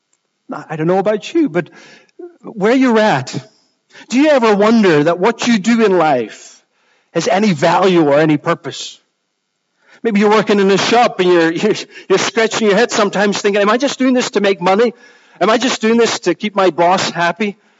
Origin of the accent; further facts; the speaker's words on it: Netherlands; now in Edinburgh, United Kingdom; I grew up in the Netherlands. No funny remarks. We can do that about Glasgow, but not about Holland. Grew up in a small town of less than 20,000.